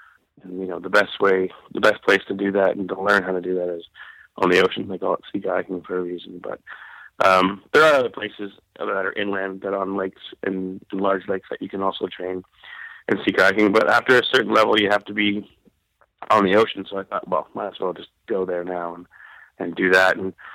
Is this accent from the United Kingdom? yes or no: no; Ontario, Canada; Because growing up in Ontario, most of my life I was canoeing, right?